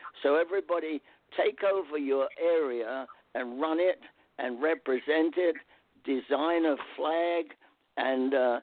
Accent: United Kingdom; now in United States; I would like to just come up there and be an American. I'm still hanging on to being British, but inch by inch, I love America.

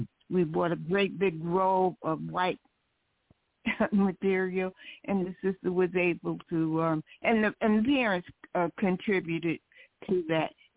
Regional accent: New Jersey, United States; I come from New Jersey.

